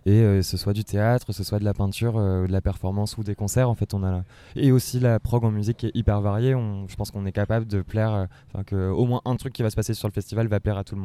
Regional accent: Montoire, Centre-Val de Loire, France; moi je suis originaire de Montoire, j'étais au collège, parce que là on est du coup dans un bar à Montoire, et j'étais au collège juste en face, dans la diagonale, à 2 minutes à pied. Et j'ai fait ma maternelle jusqu'au collège à Montoire.

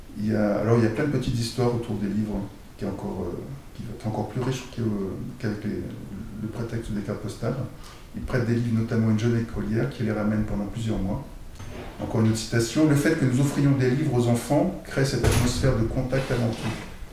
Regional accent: France; je lui ai répondu, mais tu sais, je suis français. Aussi français, pas seulement, mais aussi.

